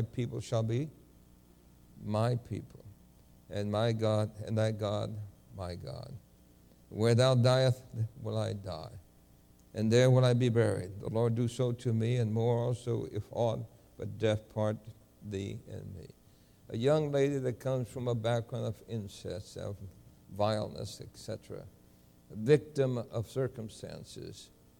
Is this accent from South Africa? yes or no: no; El Fanguito, Puerto Rico; I said, I was born in Puerto Rico.